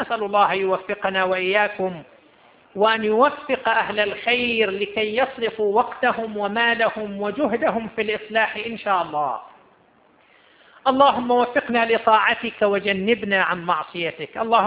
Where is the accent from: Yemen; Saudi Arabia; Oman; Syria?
Saudi Arabia; Qatif, Eastern Province; لماذا لا يوجد عندنا في القطيف مركز يقوم بهذا الدور؟